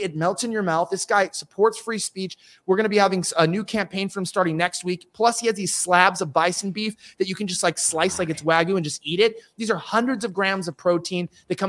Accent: California, United States; But but I'm from California, and, like, unfortunately, that would be like half the people I knew.

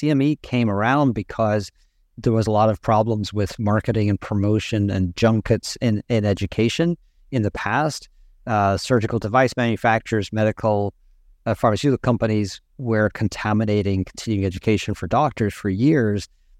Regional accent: Ireland; So I grew up and trained in Ireland

